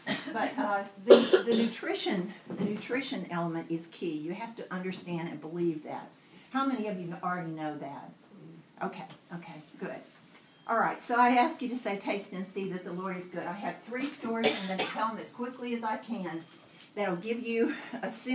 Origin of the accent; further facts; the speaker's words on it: Texas, United States; I'm from East Texas, and I did go to France as a student